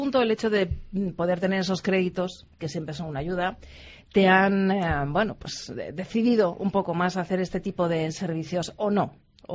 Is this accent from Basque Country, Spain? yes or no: no; Madrid, Community of Madrid, Spain; como soy de aquí